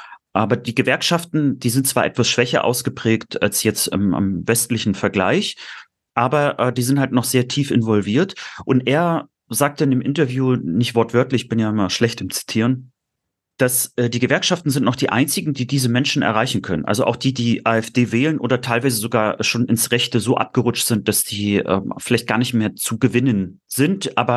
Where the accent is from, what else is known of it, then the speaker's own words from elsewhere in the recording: Rostock, Mecklenburg-Vorpommern, Germany; Ja, also ich brenne ja auch immer noch für meine Heimat. Ich nenne mich häufiger auch Lokalpatriot.